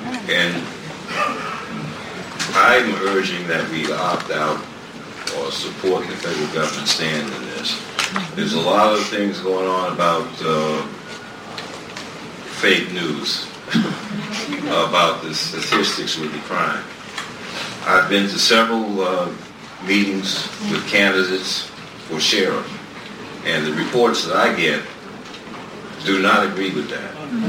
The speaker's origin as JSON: {"language": "English", "town": "Boston", "region": "Massachusetts", "country": "United States", "also_born_or_lived": "New Orleans", "said": "I lived in New Orleans. I'm from Boston originally, and we know of the dealings with the Irish and the other people that came in."}